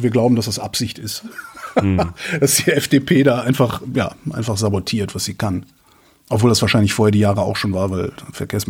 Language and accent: German; Germany; Ja, kenne ich, bin Deutscher.